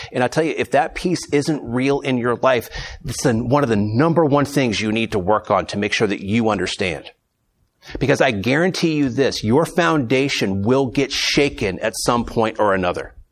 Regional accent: Florida, United States; Now, I'm from Florida, and we build on the sand down there.

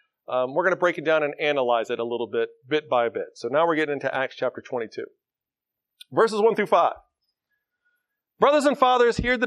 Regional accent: the South, United States; accent: southern; I cannot pronounce that with my southern accent.

